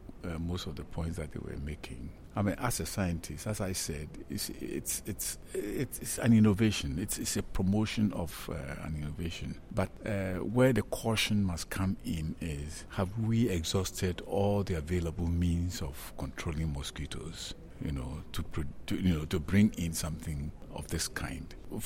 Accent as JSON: {"language": "English", "country": "Ghana", "said": "from Ghana. I'm a professor at the University of Ghana, and I provide policy support to the government of Ghana on issues to do with science."}